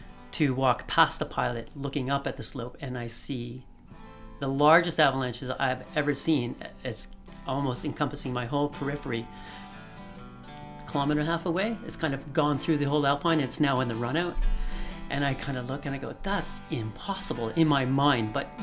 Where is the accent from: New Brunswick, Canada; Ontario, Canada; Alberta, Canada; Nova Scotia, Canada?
Ontario, Canada; Toronto; Yeah, I grew up in Toronto in the quite a while ago with eight kids in my family